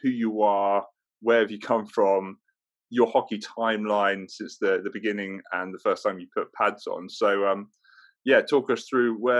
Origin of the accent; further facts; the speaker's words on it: South West England, United Kingdom; I think that's what I also found when I grew up playing in Devon as well.